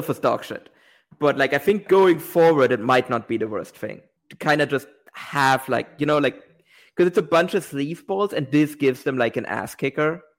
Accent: Mecklenburg-Vorpommern, Germany; Literally from my hometown, actually.

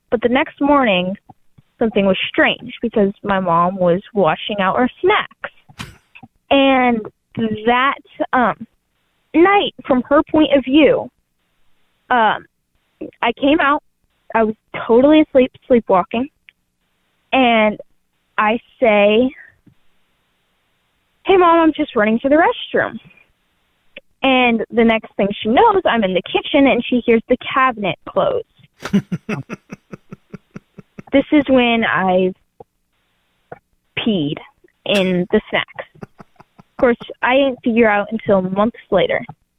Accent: Tennessee, United States; I am from Tennessee. But this story took place when I was about 6, when we were in Colorado.

